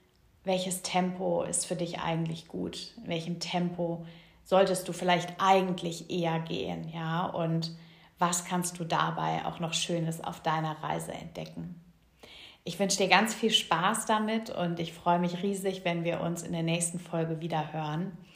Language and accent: German; Cologne, North Rhine-Westphalia, Germany; als hier in meiner Heimat, wo ich gerade lebe, in Köln.